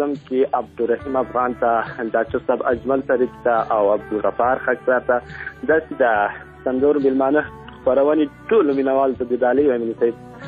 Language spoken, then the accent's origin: Pashto; Ghazni, Afghanistan; مونږ د هلمند نه یو، مونږ د غزنی یو، او د هلمند راغلی یو